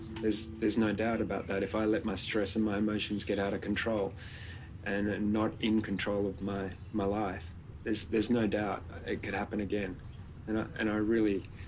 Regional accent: Sydney, New South Wales, Australia; I'm from Sydney, Australia.

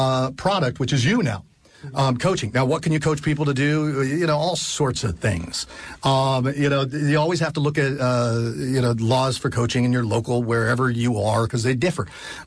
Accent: California, United States; You know, we come from California. We're here in New York now.

